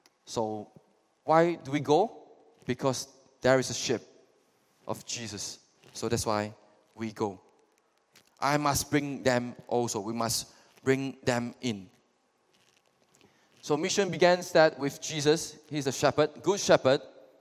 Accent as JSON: {"language": "English", "town": "Cebu", "region": "Central Visayas", "country": "Philippines", "tie": "born or raised there", "lives_now": "Kuching, Malaysia", "said": "I'm a Methodist background. I'm Wuchune, any Wuchune, Cebu. Yeah, I'm from Cebu. I grew up there."}